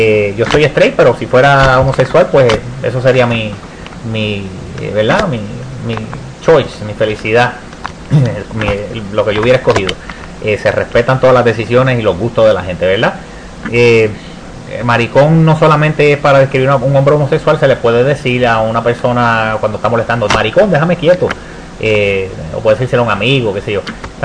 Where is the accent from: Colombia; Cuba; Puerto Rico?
Puerto Rico; Ciales; en Puerto Rico, por lo menos en la zona donde yo me crié, en Ciales.